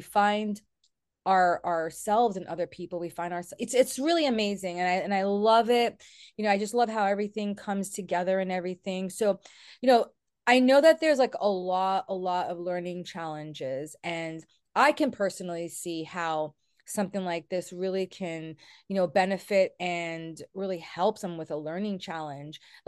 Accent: New York, United States; Sorry, I am from New York.

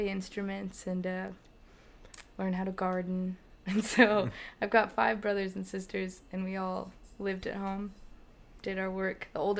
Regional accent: Wimberley, Texas, United States; I'm from Wimberley. From a little river town.

